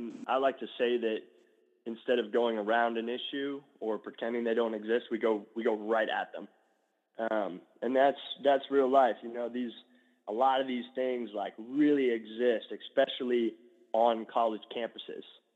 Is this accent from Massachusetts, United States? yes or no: no; Dallas, Texas, United States; I grew up in Dallas, and you can't grow up in Dallas and not play some football.